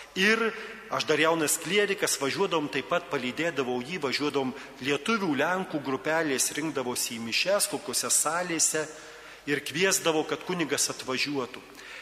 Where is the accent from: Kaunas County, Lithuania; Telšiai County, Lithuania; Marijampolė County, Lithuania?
Marijampolė County, Lithuania; Kybartai; Mano tėviškė yra Kybartuose, Vilkaviškio rajone, toks miestelis ant sienos su Kaliningrado sritimi.